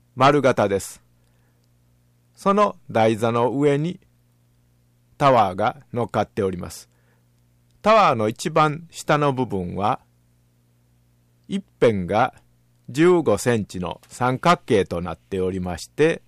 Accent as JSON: {"language": "Japanese", "region": "Osaka", "country": "Japan", "said": "例えば地元の大阪城、通天閣などのミニチュアを買ってきますと"}